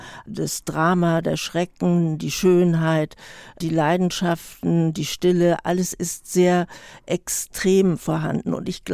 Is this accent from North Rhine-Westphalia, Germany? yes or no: no; Berlin, Germany; Na, zuerst haben wir im Westend gewohnt. Das ist in der Nähe des Olympiastadions, was für uns Kinder natürlich wunderb